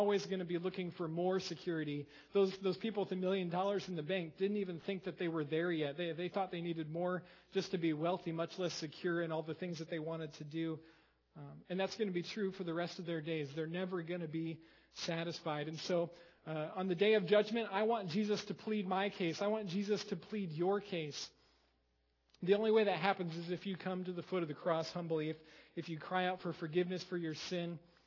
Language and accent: English; Iowa, United States; I didn't go to college there, but I grew up in Iowa, and our high school district race was on this course.